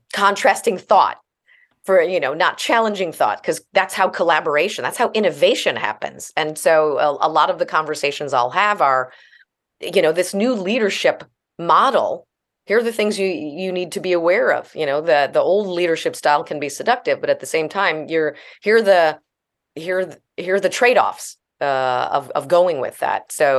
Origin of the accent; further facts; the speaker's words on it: Midwest, United States; I'm originally from the Midwest. I think it's just kind of part of the Midwestern values.